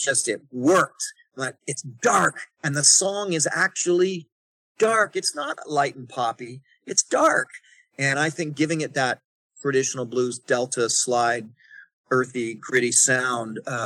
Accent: Canada; And I am Canadian inside and out, through and through.

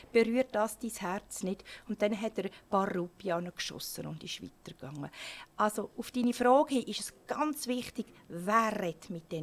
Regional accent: Switzerland; Ich komme aus der Schweiz

